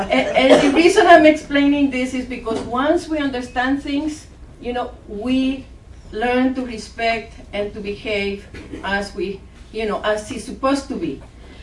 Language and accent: English; El Salvador; English is a second language; I am from Central America, from El Salvador.